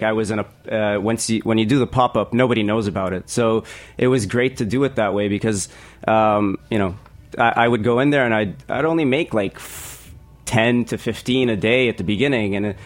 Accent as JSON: {"language": "English", "country": "Kuwait", "tie": "born or raised there", "also_born_or_lived": "Washington, D.C.", "moved": "as an adult", "lives_now": "New York City, United States", "said": "So I'm originally Lebanese, but born and raised in Kuwait. I moved here to the U.S. for college, came to GW in D.C., lived there for about 5 years before I decided to make the move to New York."}